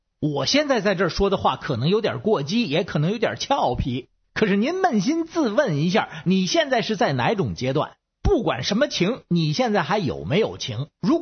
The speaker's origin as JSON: {"language": "Chinese", "region": "Beijing", "country": "China", "said": "好，我是北京的"}